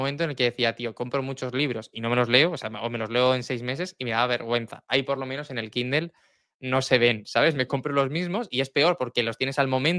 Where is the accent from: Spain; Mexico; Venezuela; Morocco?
Spain; Region of Murcia; now in Alicante, Spain; yo vivo en Alicante, pero yo soy de Murcia